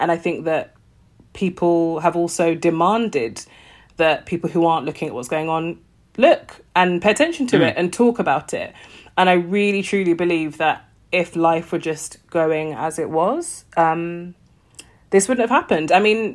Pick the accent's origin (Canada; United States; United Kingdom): United Kingdom; I'm a British, like I live in Britain.